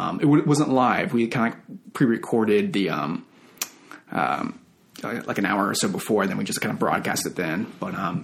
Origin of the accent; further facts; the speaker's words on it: Houston, Texas, United States; moved away as an adult; also born or lived in North Carolina; now in Sherman Oaks, United States; Houston, Texas for 18 years. I went out to school in North Carolina at the University of North Carolina School of the Arts for film school.